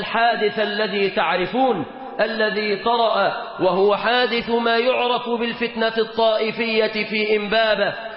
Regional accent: Egypt

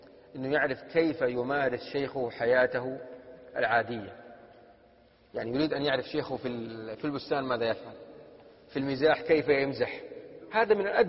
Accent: Saudi Arabia; مثل في لهجة العامة عندنا في السعودية يقولون: مع الخيل يا شقرة،

